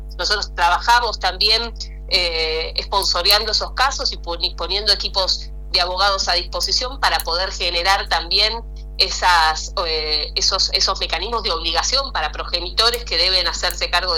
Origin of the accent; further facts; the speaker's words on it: Río Grande, Tierra del Fuego, Argentina; Viví toda mi vida, digo, aparte de nacer, viví toda mi vida en Tierra del Fuego, en Río Grande